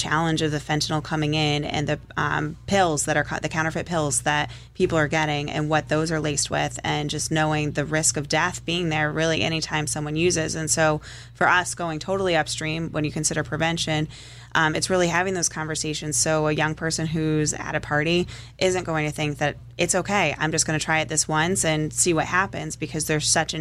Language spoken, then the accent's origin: English; South Windsor, Connecticut, United States; We're going to be in Waterbury, South Windsor, my hometown.